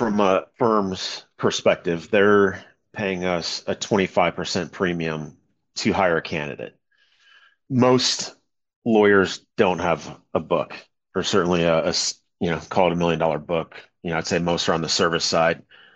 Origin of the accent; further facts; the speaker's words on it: Chicago, Illinois, United States; Yeah, so I was born in Chicago. First 10 years of my life were spent on Marine Corps bases.